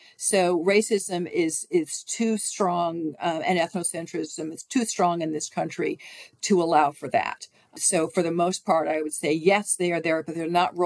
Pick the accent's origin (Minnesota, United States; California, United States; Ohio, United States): California, United States; And in my home state of California, we have some powerful Chinese-American families who'd arrived in San Francisco as members of the merchant class.